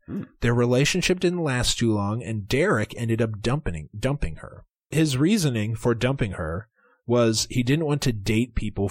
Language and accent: English; Philadelphia, Pennsylvania, United States; Hey guys, area code 215. … I'm from Philadelphia.